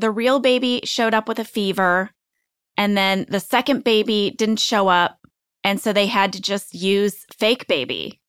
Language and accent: English; St. Louis, Missouri, United States; You know, I'm from St. Louis, Missouri. My family has visited Springfield many, many times.